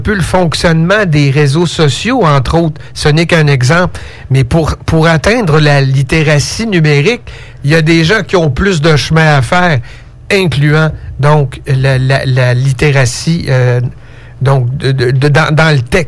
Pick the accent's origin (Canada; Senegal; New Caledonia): Canada; Montmagny, Quebec; mais spécifiquement chez nous, à Montmagny, avec le groupe Alpha Montmagny, justement.